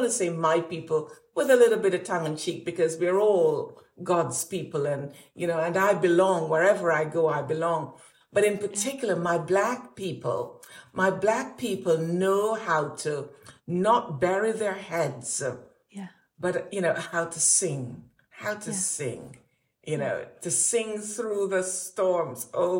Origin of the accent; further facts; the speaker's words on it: Jamaica; as a Jamaican, you know, I have to have reggae.